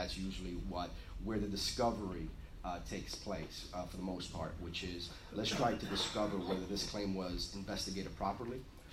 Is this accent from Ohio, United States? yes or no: no; Florida, United States; I'm from Florida, and Florida right now, there's a huge movement by the plaintiffs bar